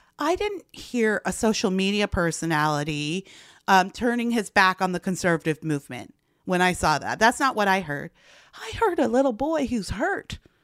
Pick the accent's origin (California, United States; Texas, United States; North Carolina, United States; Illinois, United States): California, United States; But that's my opinion as a Californian, someone who does not cast a vote in Georgia.